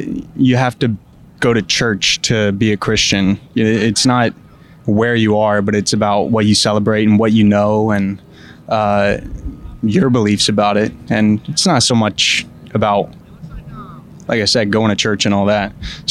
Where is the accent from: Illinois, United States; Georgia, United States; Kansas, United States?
Georgia, United States; Marietta; Marietta, Georgia.